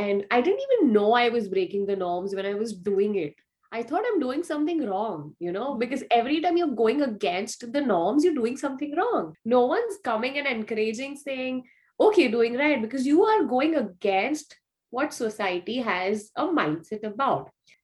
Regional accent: Mumbai, Maharashtra, India; So I am from Mumbai, India. And it's just like any other cities like Toronto or New York, you know, one of the major cities.

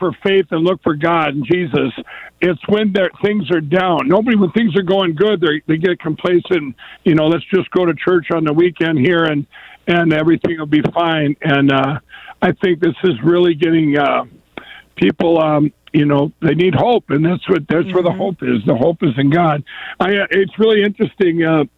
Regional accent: Minnesota, United States; I know people in my home state of Minnesota that actually have it right now

